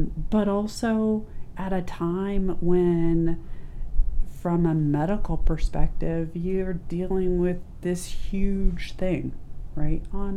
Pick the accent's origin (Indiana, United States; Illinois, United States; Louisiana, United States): Indiana, United States; Fort Wayne; I'm from Indiana, grew up in Indiana, actually grew up in Fort Wayne, and left after high school, went to college in upstate New York